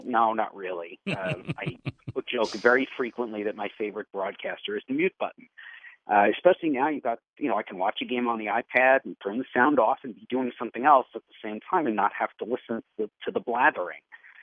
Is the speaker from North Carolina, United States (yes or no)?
no; New York, United States; I grew up in New York. So it was the Yankees and the Mets